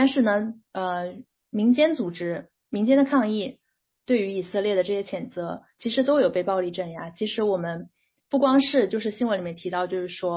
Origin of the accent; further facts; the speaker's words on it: China; now in United States; 其实作为中国人的话， 尤其是一名在美国留学生